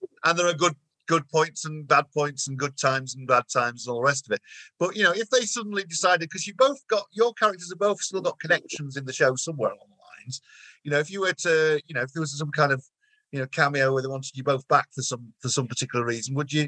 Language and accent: English; Yorkshire and the Humber, United Kingdom; those of us who are from Yorkshire, I'm from Yorkshire